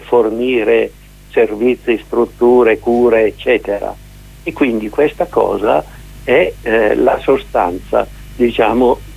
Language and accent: Italian; Lombardy, Italy; Siccome io sono della Lombardia, ovviamente conosco relativamente bene la situazione attuale